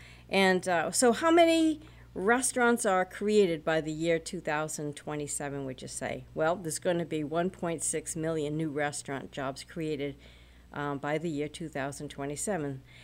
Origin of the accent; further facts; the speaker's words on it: Maryland, United States; No, we came up from Maryland in 1980, so I'm not sure.